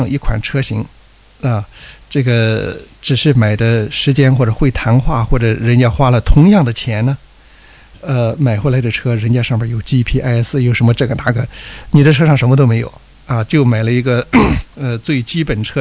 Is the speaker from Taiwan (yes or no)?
no; China; now in Australia; 我想我们特别作为中国人来说哈，可能有一个深有体会的一种文化传统